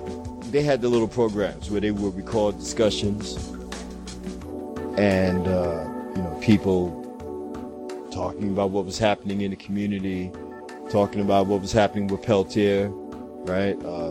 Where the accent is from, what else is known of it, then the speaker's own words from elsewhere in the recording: Philippines; these early message boards, I used to have stuff put up on, American Asian message boards, you know, as a Filipino, right?